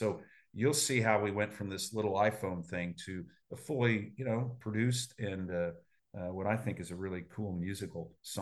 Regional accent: Indianapolis, Indiana, United States; I'm from Indianapolis. … spent their lives here.

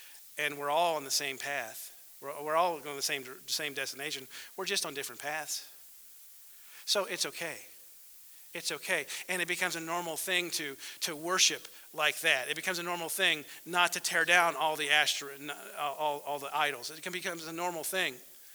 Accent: Kansas, United States; I'm from Kansas, been born and bred in Kansas

